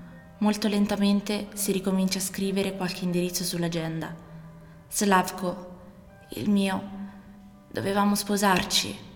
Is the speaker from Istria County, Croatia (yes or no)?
no; Split, Split-Dalmatia County, Croatia; born there; è un palazzo di Sarajevo che io conosco perché abitavo lì vicino. Io sono nata a Spalato. A Sarajevo ho lavorato per qualche tempo.